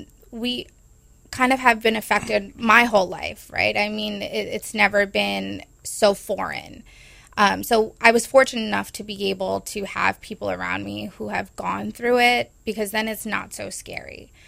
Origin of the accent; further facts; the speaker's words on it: Rhode Island, United States; So my mom, I'm originally from Rhode Island. I've been here for 5 years now.